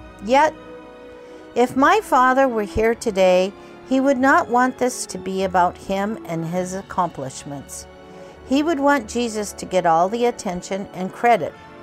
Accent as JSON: {"language": "English", "town": "Kobe", "region": "Hyogo", "country": "Japan", "tie": "born or raised there", "said": "I am the fourth child. I was born in Kobe, Japan, and always considered Japan my home. I like to tell people I was made in Japan."}